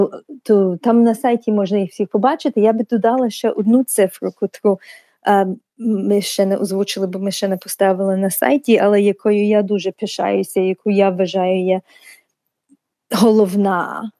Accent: New York City, New York, United States; Нью-Йорк Джетс є місцева команда мого рідного Нью-Йорку.

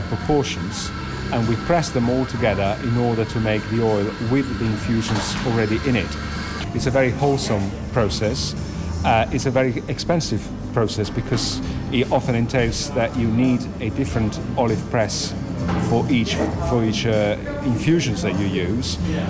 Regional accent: Genoa, Liguria, Italy; English is a second language; I am from Genoa, which is the land of pesto

